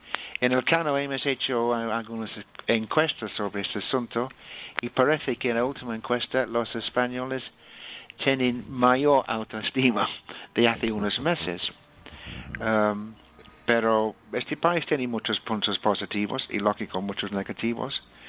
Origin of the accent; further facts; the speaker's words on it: England, United Kingdom; Spanish is a second language; moved away as an adult; now in Spain; yo empecé a aprender español con 24 años y, a diferencia de mis dos hijos que empezaron con 2 o 3 años, no se pierde el acento. Y encima, los ingleses tenemos muy mala fama para aprender idiomas